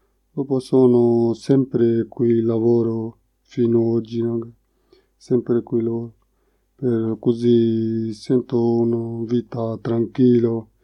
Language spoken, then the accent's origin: Italian; Pakistan; Italian is a second language; now in Padua, Italy; io sono quando arrivato qua, c'è una carta d'identità da Pakistano